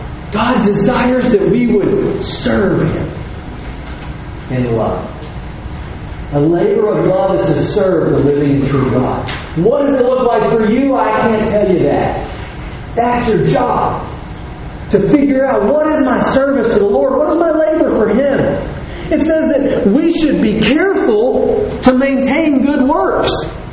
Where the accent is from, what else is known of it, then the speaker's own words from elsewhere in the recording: Texas, United States; I'm from Texas, okay? We drive trucks.